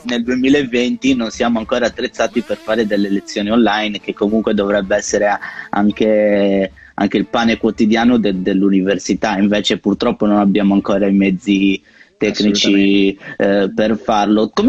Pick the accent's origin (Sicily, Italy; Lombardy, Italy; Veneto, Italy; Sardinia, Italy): Sardinia, Italy; Guspini; now in Rome, Italy; io sono originario di Guspini, soltanto che in questo momento siamo un po' più distanti, no? Perché io sto a Roma